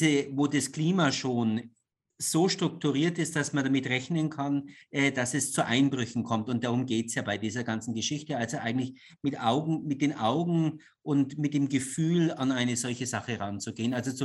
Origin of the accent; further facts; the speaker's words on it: Bavaria, Germany; Ich komme aus dem Fränkischen.